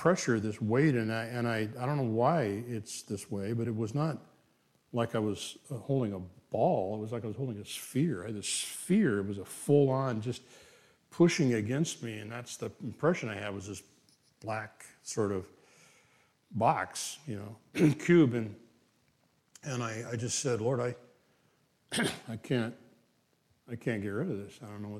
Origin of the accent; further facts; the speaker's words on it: Kansas, United States; I'm from Kansas, for heaven's sakes. You know, I know people in Kansas that never left Kansas, right?